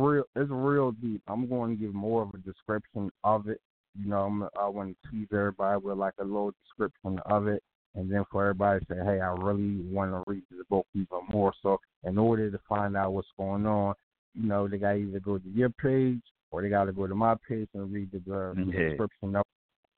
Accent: Sharon Hill, Pennsylvania, United States; from Philly, from my hometown, Sharon Hill.

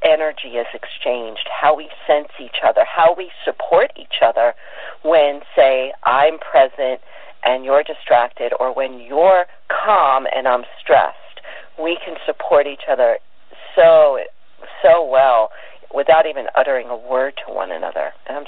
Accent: Brooklyn, New York, United States; I grew up in Brooklyn, in New York, and I remember sitting on subways with my mom

